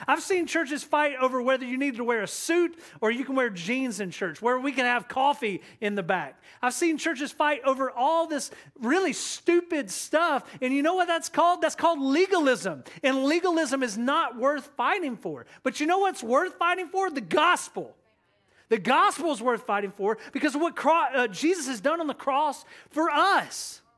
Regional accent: Loganville, Georgia, United States; also born or lived in Athens; And so I grew up in Athens, and I grew up in a little small town called Loganville.

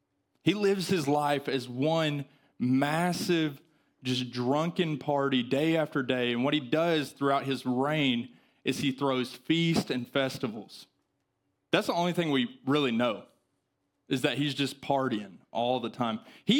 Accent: Arkansas, United States; Well, I'm from Arkansas, so I can't get much higher than about 15.

